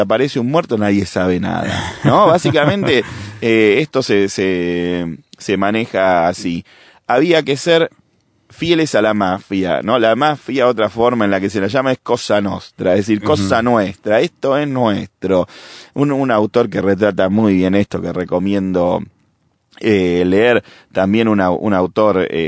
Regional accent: Argentina; incluso estuvo en mi país, Argentina, donde hay muchos inmigrantes italianos.

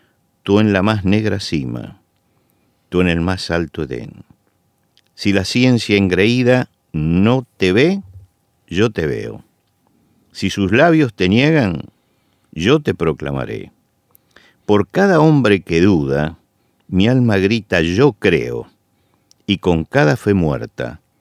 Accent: Argentina

